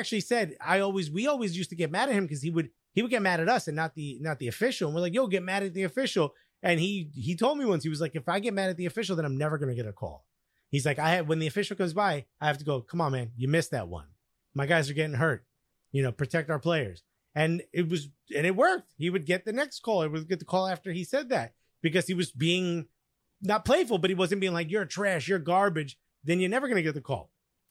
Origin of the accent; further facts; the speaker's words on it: Newark, New Jersey, United States; I grew up in Newark, folks.